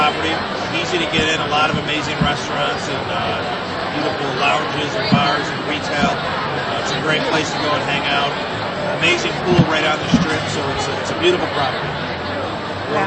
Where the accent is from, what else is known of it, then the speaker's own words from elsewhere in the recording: Buffalo, New York, United States; I am from upstate New York, not too far from here in Buffalo, New York, or Niagara Falls area.